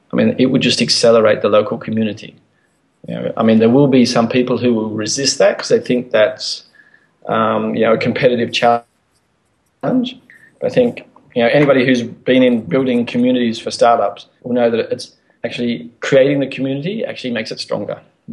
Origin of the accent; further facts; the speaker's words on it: Australia; No, I'm Australian, so we dropped out about last night, didn't we?